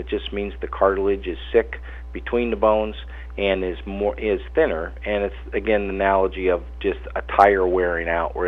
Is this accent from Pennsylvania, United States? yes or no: yes; Pennsylvania, United States; moved away as an adult; also born or lived in California / Montana; Yeah, I grew up in Pennsylvania and actually went to medical school at Penn State University. And then moved to Southern California